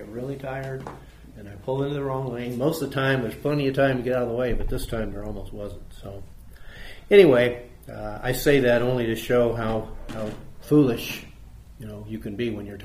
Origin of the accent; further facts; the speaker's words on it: United States; Because I'm an American.